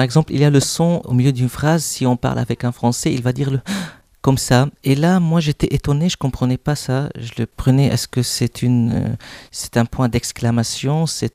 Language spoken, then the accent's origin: French; Lebanon; now in Rennes, France; Peut-être car je suis libanais, j'ai beaucoup voyagé, je suis attaché à la mer.